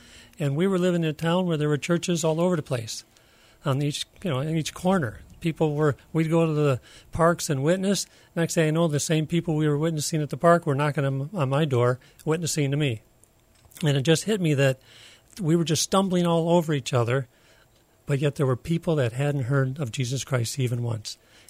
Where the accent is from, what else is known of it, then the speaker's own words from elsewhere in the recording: Joliet, Illinois, United States; moved away as an adult; also born or lived in Papua New Guinea; I grew up in Joliet, Illinois.